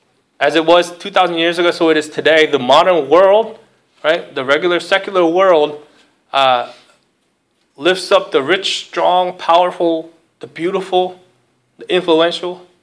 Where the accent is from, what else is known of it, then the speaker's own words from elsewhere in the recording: Philadelphia, Pennsylvania, United States; so growing up in Philly, we were literally a part of everyone's youth group.